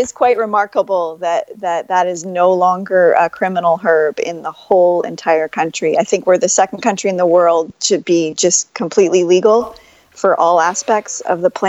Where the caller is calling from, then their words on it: Ontario, Canada; That's closer to the U.S. border, and we're up in the wooded area of Ontario.